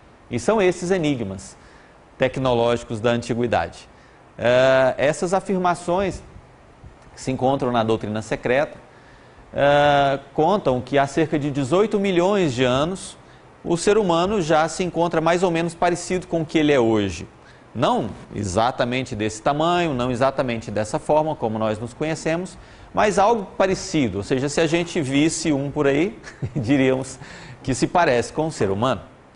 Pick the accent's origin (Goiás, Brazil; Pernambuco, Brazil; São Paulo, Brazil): Goiás, Brazil; Goiânia; eu sou de Goiânia e fui convidado